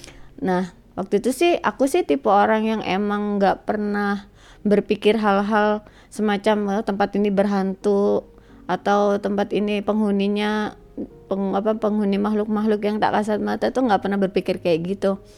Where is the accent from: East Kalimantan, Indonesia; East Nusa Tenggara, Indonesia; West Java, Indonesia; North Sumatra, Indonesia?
East Kalimantan, Indonesia; Balikpapan; Aku dari Balikpapan, tapi aku asli orang Jawa.